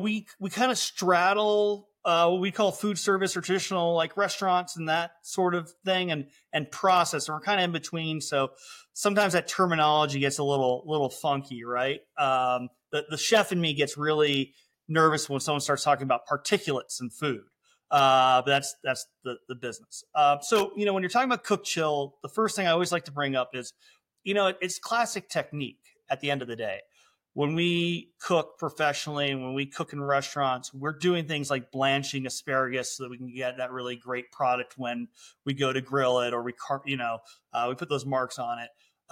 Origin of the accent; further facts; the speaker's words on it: Ireland; as an Irishman